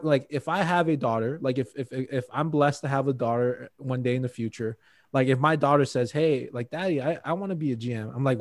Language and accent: English; Hawaii, United States; And I'm born and raised in Hawaii. So I grew up in a lot of diversity and culture.